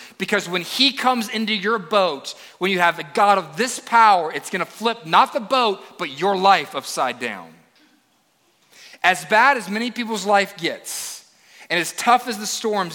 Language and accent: English; Florida, United States; I grew up in Florida, on the east coast of Florida. I lived through 5 hurricanes growing up.